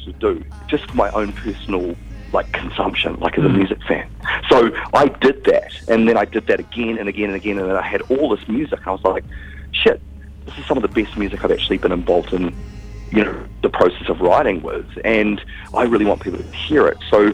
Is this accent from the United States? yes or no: no; New Zealand; I come from New Zealand, where I was sort of brought up thinking that, you know, I didn't really have any limitations to whatever I wanted to do.